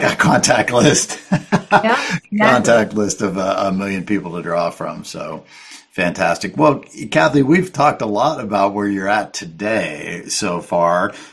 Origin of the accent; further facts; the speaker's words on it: Northeast, United States; I'm just going to say it like it is. I'm from the Northeast, right?